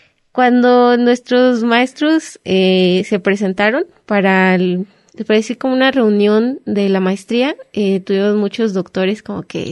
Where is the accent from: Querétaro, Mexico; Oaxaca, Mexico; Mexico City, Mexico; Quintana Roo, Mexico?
Oaxaca, Mexico; Tlaxiaco; Entonces vine yo a verla desde Oaxaca, soy de la heroica ciudad de Tlaxiaco, Oaxaca.